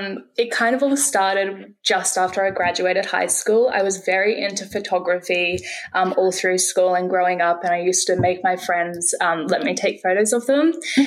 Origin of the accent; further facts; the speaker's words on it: Brisbane, Queensland, Australia; also born or lived in Sydney; I was born in Sydney, and then I moved up to Brisbane, which is in Queensland, when I was in like the second grade. So for people who don't know me, I say Sydney because it sounds a bit more cool, but I'd probably say I'm from Brisbane.